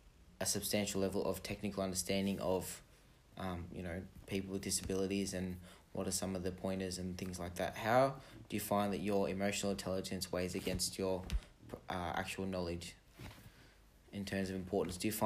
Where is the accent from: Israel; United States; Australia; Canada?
Australia; For me, I think that, you know, growing up in Australia, you get a lot more freedom to decide.